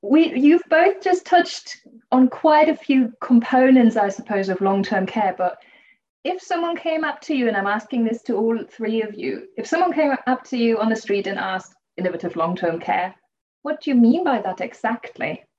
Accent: Germany; now in United Kingdom; because as a German living here and being in British meetings

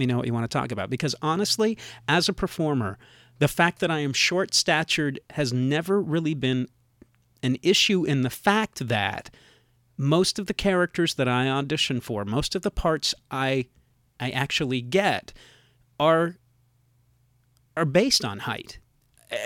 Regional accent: Midwest, United States; I grew up in the Midwest.

